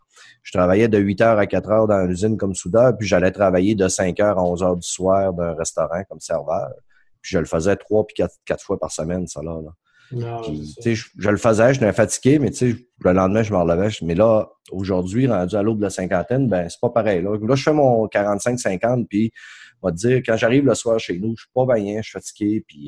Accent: Quebec, Canada; je viens pas du lac non plus, je viens du Saguenay.

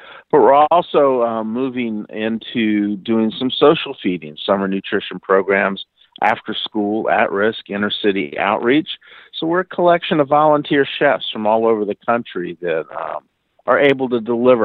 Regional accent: New Orleans, Louisiana, United States; After 30 years in the hotel restaurant business, my hometown in New Orleans was hit by Hurricane Katrina, and I returned to New Orleans to volunteer

